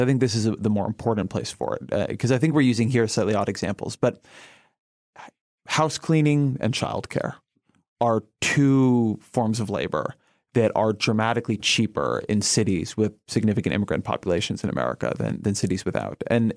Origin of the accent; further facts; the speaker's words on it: California, United States; Yeah, I grew up in Southern California.